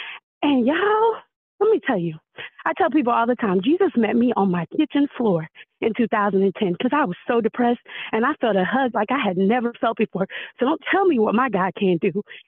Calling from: Little Rock, Arkansas, United States; Okay, y'all. … in Little Rock.

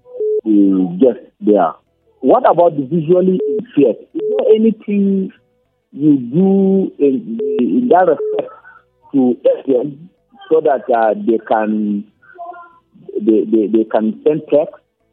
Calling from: Trinidad & Tobago; I'm calling from Trinidad.

